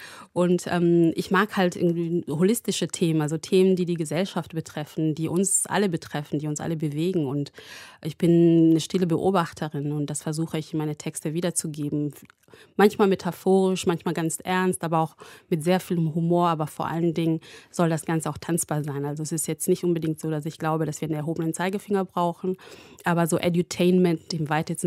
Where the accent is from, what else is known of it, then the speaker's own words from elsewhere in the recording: Kenya; German is a second language; Ich bin ja selber in Kenia geboren und auch dort aufgewachsen.